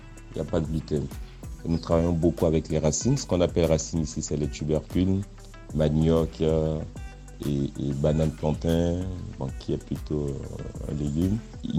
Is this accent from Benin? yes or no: yes; Benin; moved away as an adult; now in France; moi je suis béninois, je suis d'origine béninoise. J'ai quitté l'Afrique très jeune, je suis venu en France pour mes études supérieures.